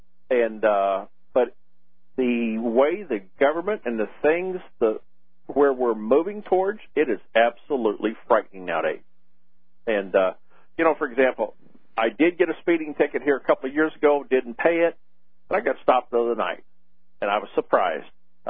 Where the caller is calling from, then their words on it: Missouri, United States; Missouri.